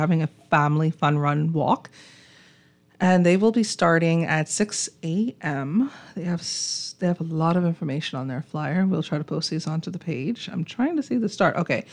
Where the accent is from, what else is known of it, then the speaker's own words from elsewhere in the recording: Long Island, Bahamas; because I'm from Long Island, and this is the Farmers Dem.